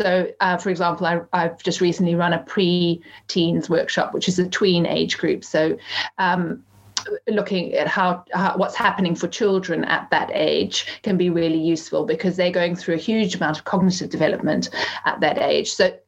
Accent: Zimbabwe; moved away as an adult; I'm from Zimbabwe, Hannah.

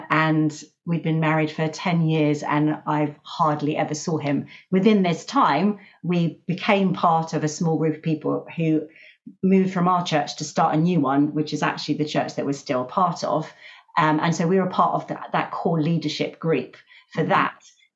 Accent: United States; I grew up in America and used to sound like an American.

